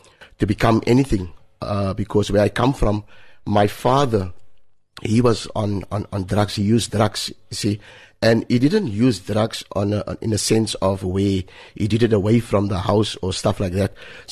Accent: Cape Town, Western Cape, South Africa; So I grew up in Mitchell's Plain Woodlands

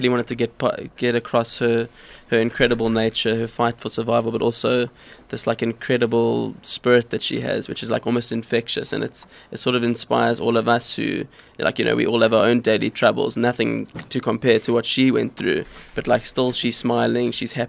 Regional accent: Cape Town, Western Cape, South Africa; I grew up in Cape Town

